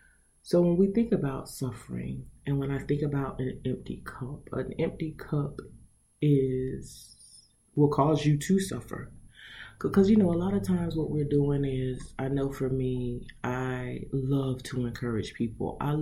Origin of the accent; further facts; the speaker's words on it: the South, United States; we're from the South. My granddaddy would say short.